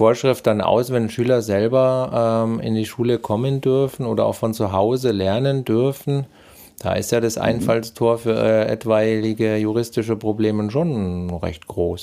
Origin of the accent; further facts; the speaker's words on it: Augsburg, Bavaria, Germany; Bei uns in Augsburg